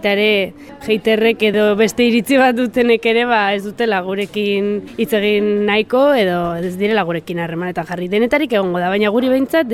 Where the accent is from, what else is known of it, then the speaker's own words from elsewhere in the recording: La Rioja, Spain; Nik jolasten nuen Errioxan, zeren nire herria dago Logroñotik oso gertu